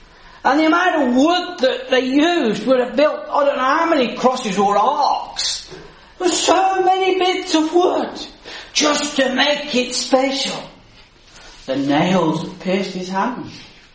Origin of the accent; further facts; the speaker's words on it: England, United Kingdom; How arrogant of us as English people to think that.